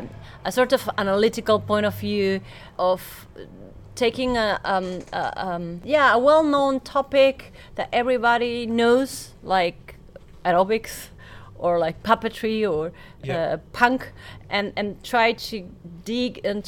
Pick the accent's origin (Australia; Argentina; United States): Argentina; Born and raised in Argentina, we have a very particular with … which were really really popular there, and like we grew up listening to those songs and so on.